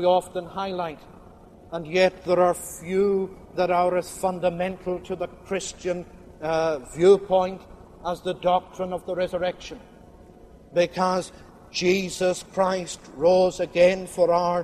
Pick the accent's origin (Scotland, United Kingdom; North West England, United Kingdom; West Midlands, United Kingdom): Scotland, United Kingdom; as we come from Scotland